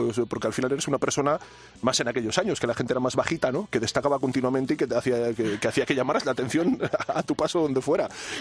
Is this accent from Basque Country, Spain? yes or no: yes; San Sebastián, Basque Country, Spain; yo no soy de Barcelona ni he crecido en los años 60, que soy un poquito posterior, y soy de San Sebastián